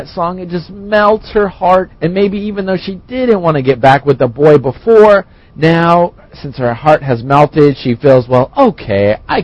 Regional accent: United States; Well, I'm from the United States, so I hope I get this right.

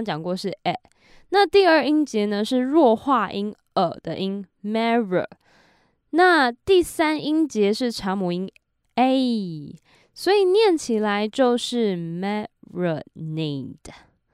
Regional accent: Taiwan; 当我去欧洲当交换学生的时候，因为大家的口音都不一样，所以又有点变回来原本的那个口音。那回到台湾后，当然也变动的更大

